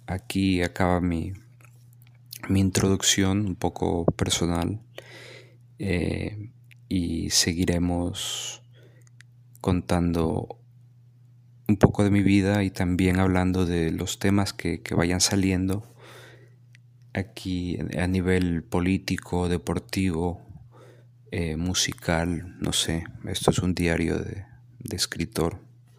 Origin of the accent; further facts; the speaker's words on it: Ecuador; now in United States; Cambio un poco mi acento, interactúo mucho con mexicanos, no vuelvo al Ecuador durante 10 años